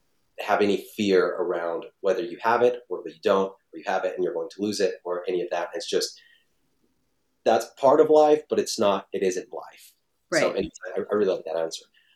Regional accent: Utah, United States; and growing up in Utah, there's, you know, the Mormon religion, and they took mm-hmm. care of us.

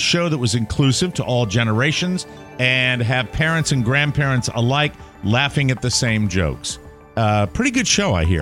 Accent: United States; I'm an American like everybody else

